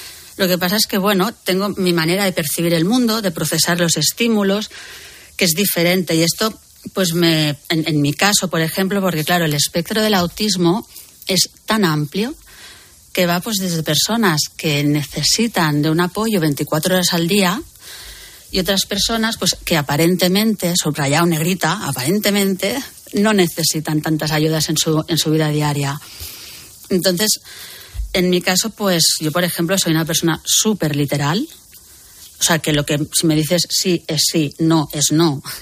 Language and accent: Spanish; Barcelona, Catalonia, Spain; soy de Barcelona, tan de Barcelona que hasta aguanto los ruidos que yo tengo hipersensibilidad auditiva. A ver, sí y no. Porque, claro, yo siempre he vivido en Barcelona.